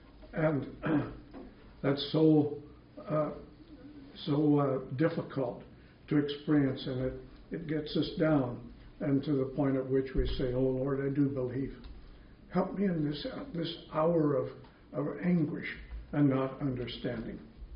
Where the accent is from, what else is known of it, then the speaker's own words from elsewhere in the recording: Colorado, United States; born there; I was born in Colorado, but I'm a Husky fan.